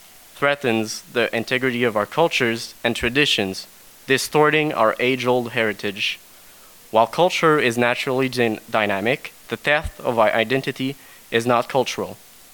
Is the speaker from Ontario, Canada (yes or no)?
no; Odanak, Quebec, Canada; I'm an Abenaki from Odinak. I'm 24 years old.